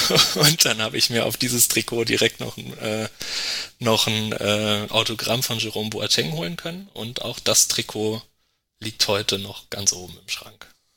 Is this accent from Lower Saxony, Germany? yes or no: yes; Lower Saxony, Germany; Also geboren bin ich in Göttingen und dann auch dort in der Nähe in Südniedersachsen in einem sehr kleinen Ort aufgewachsen.